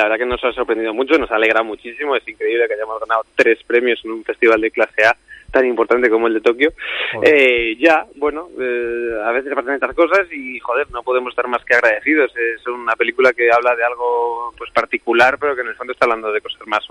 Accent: Community of Madrid, Spain; Sí, yo soy madrileño

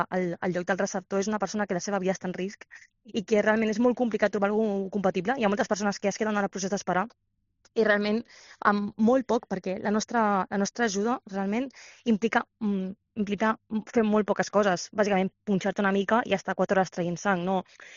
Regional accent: Barcelona, Catalonia, Spain; en el meu cas perquè sóc de Barcelona

